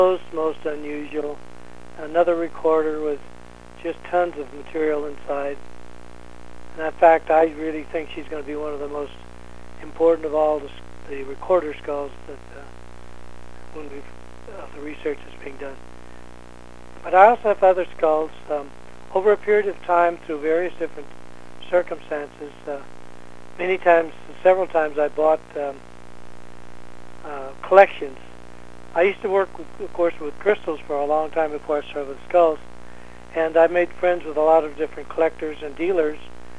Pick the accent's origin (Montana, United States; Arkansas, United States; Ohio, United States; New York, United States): Arkansas, United States; That's my home state.